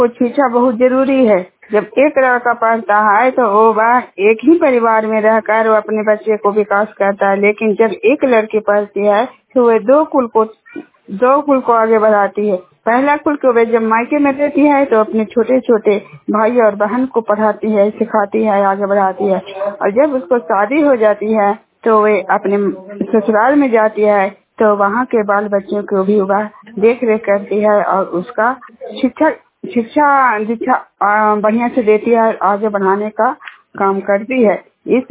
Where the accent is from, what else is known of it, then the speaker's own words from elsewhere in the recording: Jiniyad, Bihar, India; जिनियाड़ गांव के रहने वाली हूँ और हिलसा प्रखंड का निवासी हूँ।